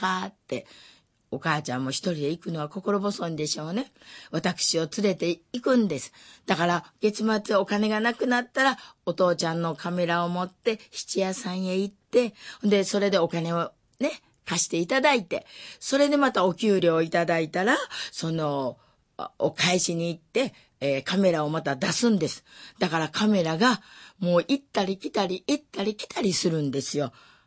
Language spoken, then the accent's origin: Japanese; Sakai, Osaka, Japan; born there; 私は大阪府堺市で生まれました。それで四人兄弟の長女として生まれました。